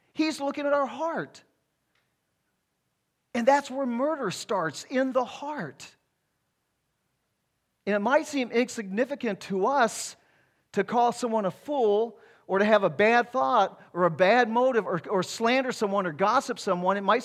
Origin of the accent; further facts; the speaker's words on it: Alabama, United States; I'm from Alabama